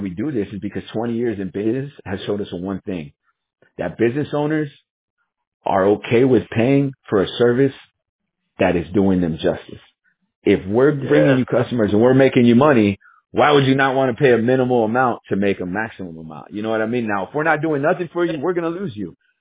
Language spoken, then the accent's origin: English; Texas, United States; Me personally, I'm in Texas right now. So I'm born and raised in Texas